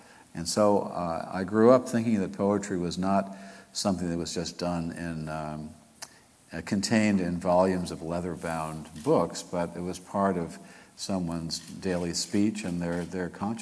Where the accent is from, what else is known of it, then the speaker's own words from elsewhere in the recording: Queens, New York, United States; And I was raised in Queens, that part of New York, kind of working class neighborhood, but still very urban.